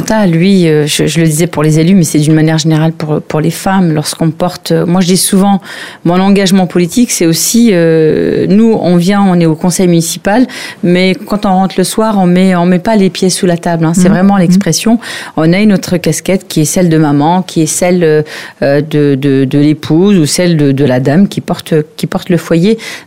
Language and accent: French; Grand Est, France; now in Val-d'Oise, France; Avant d'être valdoisienne, je suis aussi lorraine de cœur. Je viens de la Moselle.